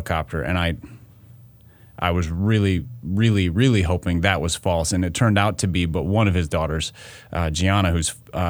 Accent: Minnesota, United States; plus I grew up in Minnesota, so I was a Timberwolves fan

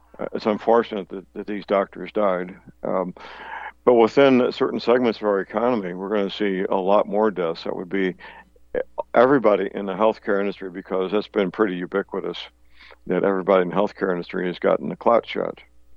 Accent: Steelville, Missouri, United States; here in my hometown in Steelville, there's two funeral homes

